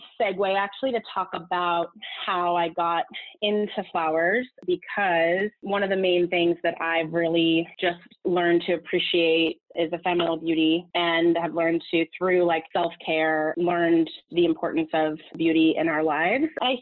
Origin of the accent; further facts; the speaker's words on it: California, United States; while I was from California and flowers are everywhere and the LA flower market is massive